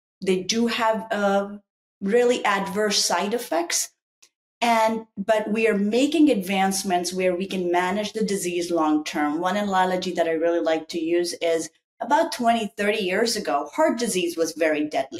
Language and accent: English; Japan; also born or lived in India / Sydney, Australia; now in Columbus, United States; I was born in India. I was raised in Japan, did my grad school in Sydney, Australia.